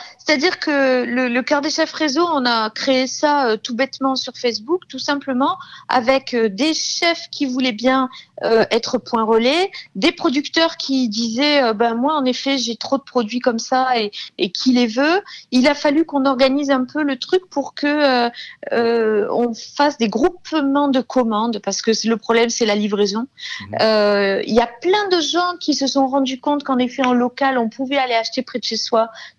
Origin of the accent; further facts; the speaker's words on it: France; nous, en tant que Français, ça va redevenir comme avant tout de suite ou pas